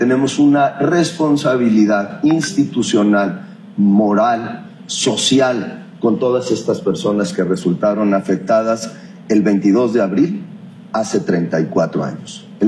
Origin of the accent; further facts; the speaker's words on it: Guadalajara, Jalisco, Mexico; Es un compromiso que yo hice como tapatío